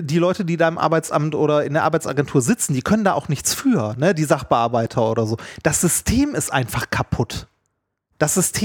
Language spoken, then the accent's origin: German; Germany; Also da verstehe ich als Deutscher teilweise nicht mal.